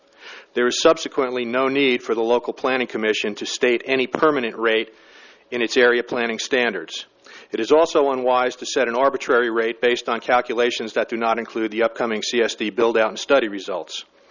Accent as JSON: {"language": "English", "town": "Westminster", "region": "California", "country": "United States", "said": "I'm from Westminster, California."}